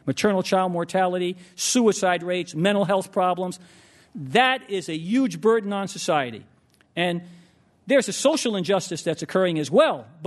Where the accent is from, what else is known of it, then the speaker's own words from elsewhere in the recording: New York City, New York, United States; Some of the worst health disparities in our nation are not in Harlem where I grew up or not in the South Bronx or in East L.A.